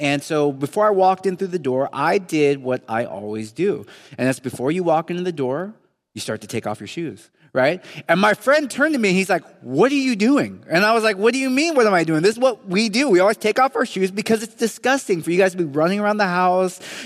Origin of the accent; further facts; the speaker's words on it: California, United States; born there; first in my family to be born right here in the Bay Area. My wife, Kate, likes to joke that while I was born in America, I had a very different experience of America.